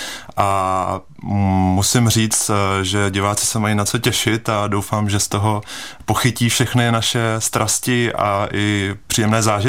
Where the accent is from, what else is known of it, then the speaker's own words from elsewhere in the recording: Heřmanův Městec, Pardubice Region, Czechia; všichni jsme z Hermanova Městce, teda až na jednu výjimku